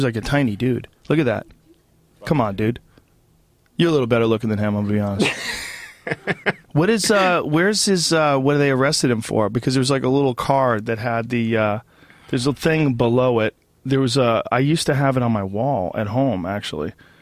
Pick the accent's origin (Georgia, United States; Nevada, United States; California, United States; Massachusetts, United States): Massachusetts, United States; Boston; It's nothing. I grew up in Boston.